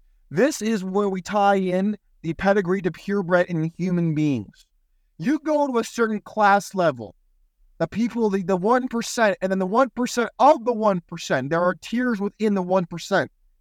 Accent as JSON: {"language": "English", "region": "California", "country": "United States", "tie": "born or raised there", "said": "But let me tell you, growing up in Silicon Valley, one of the girls I went to high school with, her mom was the CEO of Apple, okay?"}